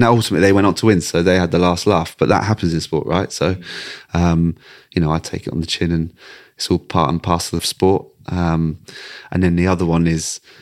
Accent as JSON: {"language": "English", "region": "England", "country": "United Kingdom", "said": "they probably see me as that person who epitomizes being English, I guess, shaved head, loud, aggressive, loves playing for England"}